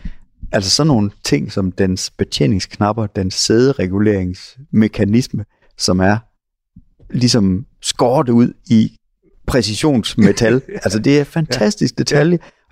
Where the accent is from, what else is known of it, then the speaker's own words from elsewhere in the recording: Jutland, Denmark; Jeg er jo jyde.